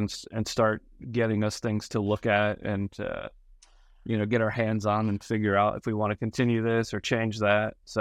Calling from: Melbourne, Florida, United States; Sunny Melbourne, Florida, the ideal spot for backpacking.

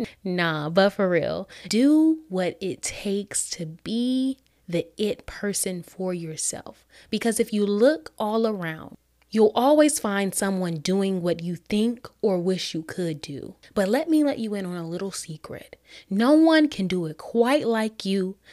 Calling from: Atlanta, Georgia, United States; I wanted to let you know that I am listening in from Atlanta.

